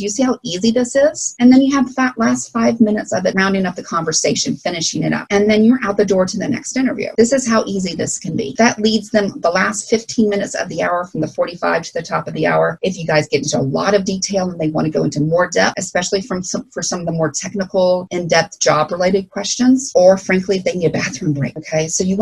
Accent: Alabama, United States; accent: Southern Alabama; especially since I grew up in Alabama. Everyone loves to laugh at my Southern Alabama Spanish accent.

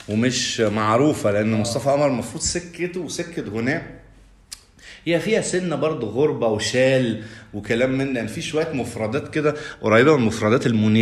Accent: Alexandria, Alexandria Governorate, Egypt; بصفتي يعني قضيت طفولتي ومراهقتي في اسكندريه

